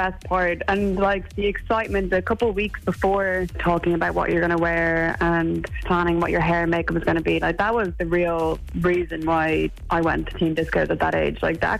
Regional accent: Ireland; it is such a shame because we have such lovely skin as Irish people

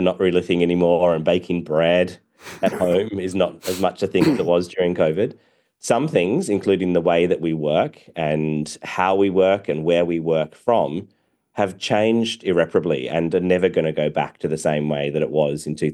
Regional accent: Australia; I'm an Australian entrepreneur who have started several businesses in Australia.

